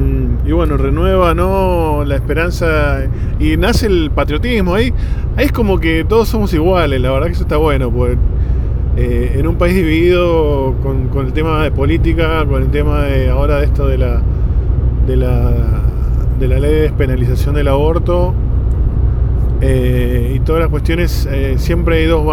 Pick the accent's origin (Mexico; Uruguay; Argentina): Argentina; ahí somos todos argentinos